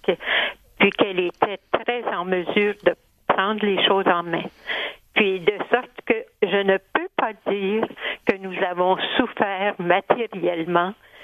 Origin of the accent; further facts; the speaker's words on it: Saint-Jean-sur-Richelieu, Quebec, Canada; Je suis née et j'ai été élevée à Saint-Jean-sur-Richelieu, comme vous l'avez indiqué dès la présentation. Mon père était d'une famille rurale de Saint-Anicette